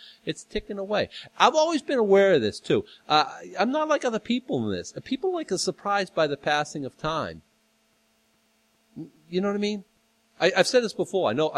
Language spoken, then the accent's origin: English; Boston, Massachusetts, United States; I'm from Boston. Everyone moves there at a fast pace.